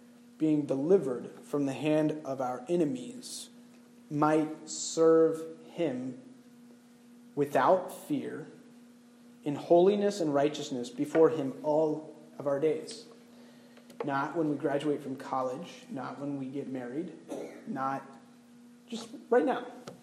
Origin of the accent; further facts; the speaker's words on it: North Carolina, United States; When I was 16, so I grew up in North Carolina, and I was dead set on living out the rest of my days in the South